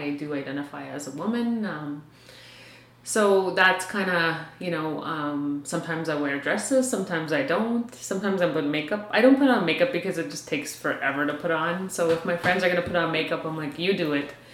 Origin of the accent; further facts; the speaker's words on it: South Indian Lake, Manitoba, Canada; now in Winnipeg, Canada; I am originally from Opipanipuyan Cree Nation, also known as South Indian Lake Manitoba, and that's in northern Manitoba. I've lived in Winnipeg, I guess, about, I'd say 11 to 12 years.